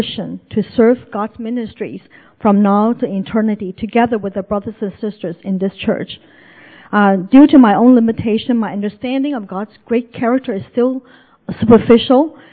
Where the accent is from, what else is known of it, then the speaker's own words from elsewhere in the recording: China; English is a second language; moved away; Personally, I came from China this past November in the year 2012.